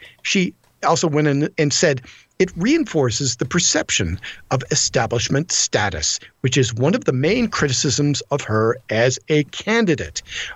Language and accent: English; Rust Belt, United States; now in New York, United States; Growing up in the Rust Belt, I grew up in the Rust Belt, just like Michael Moore, well, him.